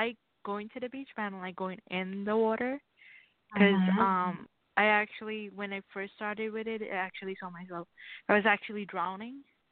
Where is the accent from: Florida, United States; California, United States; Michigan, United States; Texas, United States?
Florida, United States; I'm from Florida.